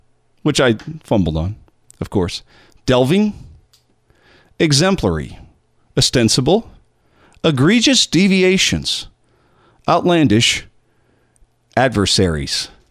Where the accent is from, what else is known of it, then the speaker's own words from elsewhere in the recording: Redding, California, United States; now in Yuba City, United States; of Yuba City, California. I grew up in Redding, California, in the United Church of Christ